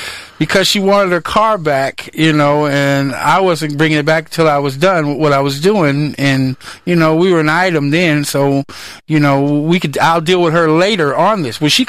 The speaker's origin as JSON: {"language": "English", "town": "East Palo Alto", "region": "California", "country": "United States", "tie": "born or raised there", "said": "I was raised in East Palo Alto, basically living on my parents' property on Green Street."}